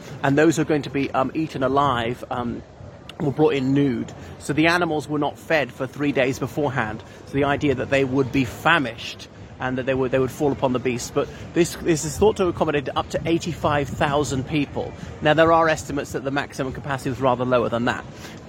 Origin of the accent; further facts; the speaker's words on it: Ireland; from Ireland.